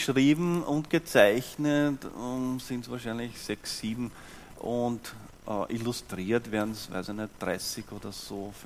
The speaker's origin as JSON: {"language": "German", "region": "Lower Austria", "country": "Austria", "tie": "born or raised there", "said": "ich komme aus der Gegend von Weinviertel und bin in einem Dorf aufgewachsen."}